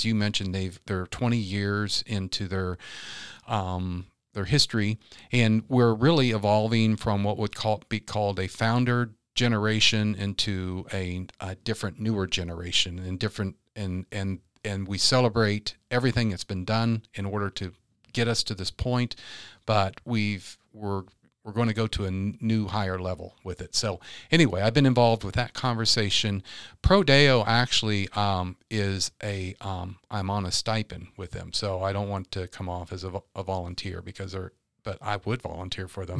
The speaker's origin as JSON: {"language": "English", "town": "Oak Grove", "region": "Missouri", "country": "United States", "tie": "born or raised there", "said": "I was from Oak Grove in our high school years, many decades apart from each other."}